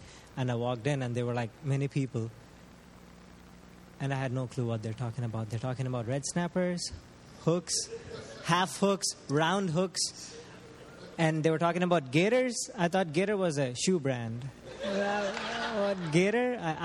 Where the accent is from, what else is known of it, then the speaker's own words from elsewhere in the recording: India; In India, fishing is a livelihood.